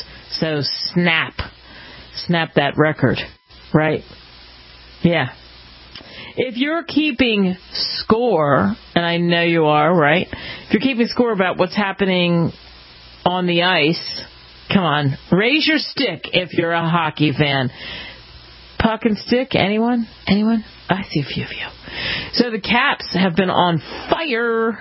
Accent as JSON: {"language": "English", "town": "Philadelphia", "region": "Pennsylvania", "country": "United States", "said": "And because I'm from Philadelphia, because I have friends who have tickets, and because I cover the league, I have to defend Philly in this case."}